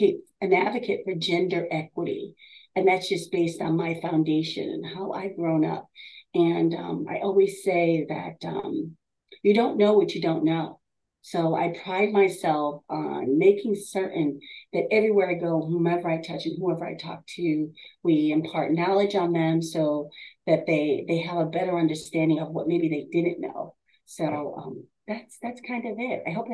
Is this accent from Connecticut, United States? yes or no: yes; Bridgeport, Connecticut, United States; growing up in Bridgeport, Connecticut, and the projects of Bridgeport has allowed me, afforded me an opportunity to have a story that's unique